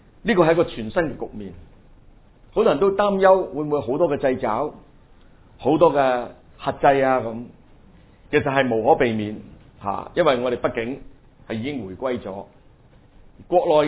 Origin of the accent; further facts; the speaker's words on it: Hong Kong; 我谂我哋香港人都系同一个好印象深刻嘅经历。